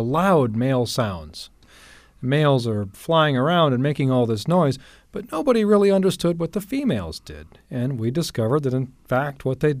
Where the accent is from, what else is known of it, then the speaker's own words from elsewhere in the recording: Kansas City, Missouri, United States; Well, I grew up in Kansas City, and we had an awful lot of cicadas there every summer.